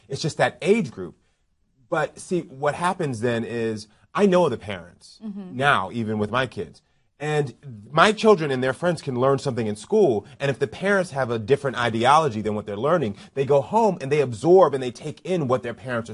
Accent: Texas, United States; I remember those experiences as a young black guy growing up in Texas in an all-white school

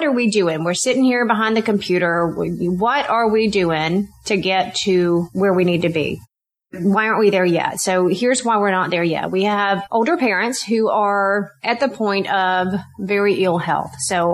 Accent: the South, United States; I grew up in the South

